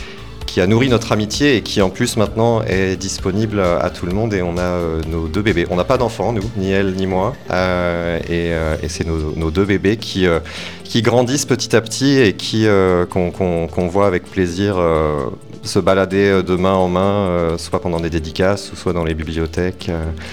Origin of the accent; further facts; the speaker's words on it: France; born there; also born or lived in Thailand / Canada; J'ai 47 ans, je suis né en France, j'ai vécu dans plusieurs pays, en Thaïlande notamment et au Canada.